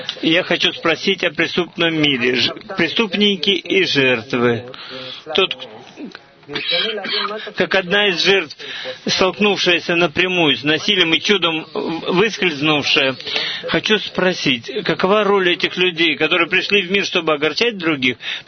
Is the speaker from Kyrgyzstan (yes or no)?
no; Israel; now in Petah Tikva, Israel; Я вырос в Мошаве.